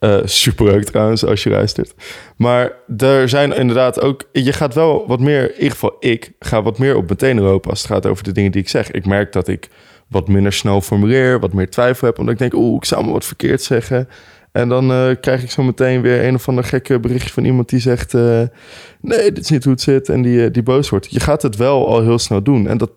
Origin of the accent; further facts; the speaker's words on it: Netherlands; we zijn er allemaal als Nederlanders super trots op, maar het is eigenlijk heel raar.